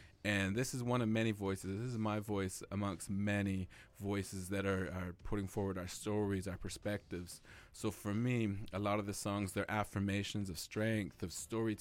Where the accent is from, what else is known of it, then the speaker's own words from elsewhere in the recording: British Columbia, Canada; I'm from the Nitsitibi and Anishinaabe Indigenous peoples, and I'm born and raised here on this beautiful Coast Salish territory, Haichgosiam